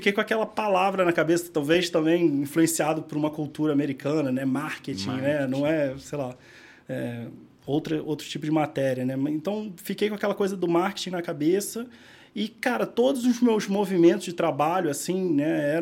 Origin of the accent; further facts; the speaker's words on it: Rio de Janeiro, Brazil; mas sou do Rio de Janeiro, né? Sou morador do bairro da Tijuca.